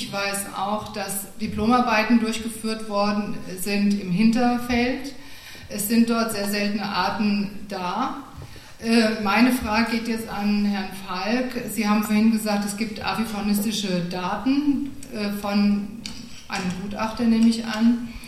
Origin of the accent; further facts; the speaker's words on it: Münzenberg, Hesse, Germany; ich komme aus Münzenberg und ich stehe hier für den Naturschutz.